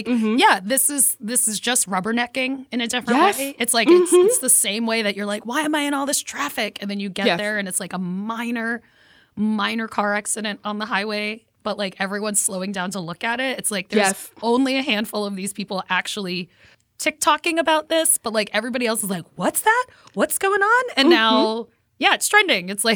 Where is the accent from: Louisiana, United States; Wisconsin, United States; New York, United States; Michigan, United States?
New York, United States; New York City; I grew up again in New York City.